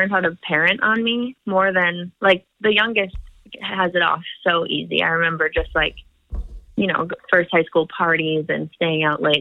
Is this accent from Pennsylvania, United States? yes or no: no; Detroit, Michigan, United States; I'm from Detroit, Michigan.